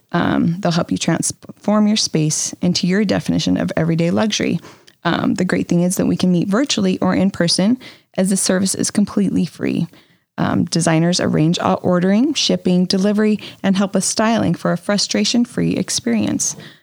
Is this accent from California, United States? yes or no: yes; California, United States; I'm originally from California, so you use like this California chili rub on it.